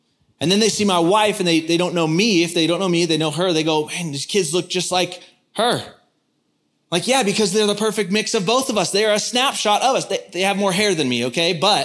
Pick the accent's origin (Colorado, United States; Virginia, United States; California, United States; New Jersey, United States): California, United States; San Diego; I grew up in San Diego, and growing up in San Diego, every summer I was at the beach almost every day.